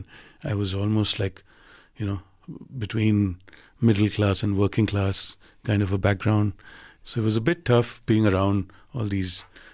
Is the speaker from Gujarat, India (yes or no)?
yes; Surat, Gujarat, India; On the west coast of India is where I grew up, I suppose, in a city called Surat first. I was born in Ahmedabad and I grew up in Surat, which is a small textile hub and diamond hub.